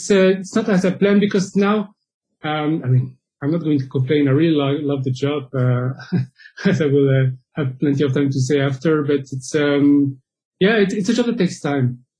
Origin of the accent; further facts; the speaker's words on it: France; my parents come from Madagascar. Myself, I was born and raised in France, but my parents come from Madagascar.